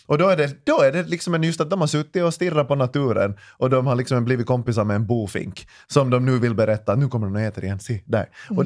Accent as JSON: {"language": "Swedish", "town": "Ekenäs", "region": "Uusimaa", "country": "Finland", "said": "Ni är sådana betongbarn, jag är från Ekenäs."}